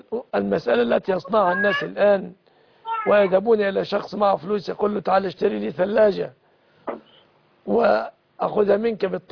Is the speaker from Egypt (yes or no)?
yes; Egypt; بلادنا مصر